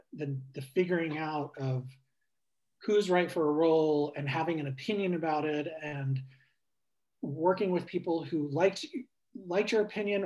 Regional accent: London, United Kingdom; born there; I have a British passport because I was born in London.

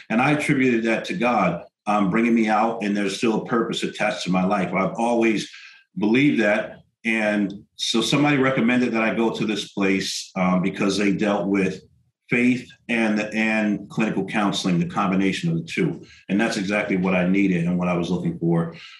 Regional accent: New Jersey, United States; So I'm originally from New Jersey in the Northeast there, New Jersey, a few miles away from New York, and grew up there in a great family.

